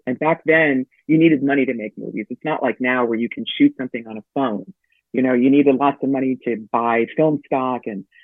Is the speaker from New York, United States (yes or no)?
yes; New York, United States; My parents were Holocaust survivors. I grew up in Lower Westchester, where there weren't many people like me or kids like me that had parents that had survived the war.